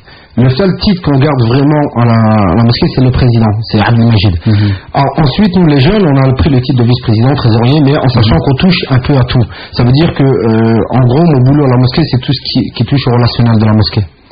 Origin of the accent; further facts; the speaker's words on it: France; Les Français, du moins, parce que moi aussi je suis français